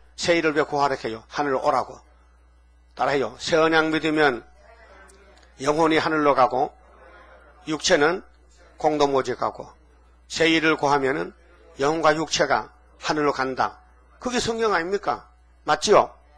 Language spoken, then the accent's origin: Korean; Uiseong, North Gyeongsang, South Korea; 나는 경상북도 의성에서 왔어요.